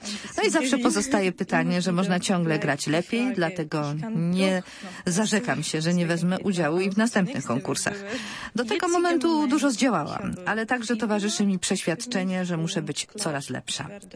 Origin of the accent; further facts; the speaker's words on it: Kyiv, Ukraine; now in Zurich, Switzerland; pochodzę z Kijowa na Ukrainie. Aktualnie studiuję w Zurychu u profesora Zachana Brona.